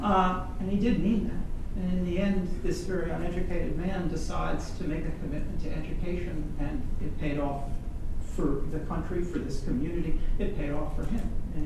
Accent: New York, United States; and I have to say, as a New Yorker

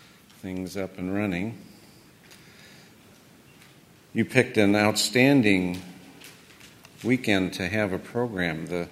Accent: Nebraska, United States; I live in Tennessee now, but I grew up in Nebraska.

